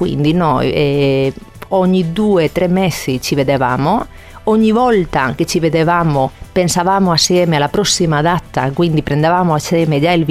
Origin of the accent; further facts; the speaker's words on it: Cartagena, Region of Murcia, Spain; Italian is a second language; Io arrivo di una città molto antica, fondata dai cartaginesi, dal sud-est della Spagna, Cartagena. E in questa città abbiamo queste belle spiagge, bel tempo, e si trova nella Región de Murcia